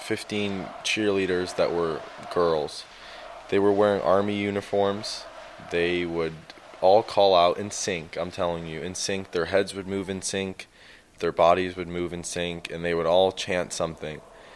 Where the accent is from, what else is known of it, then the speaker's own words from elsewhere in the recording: United States; born there; actually, you know, I was born in America, and I live in America.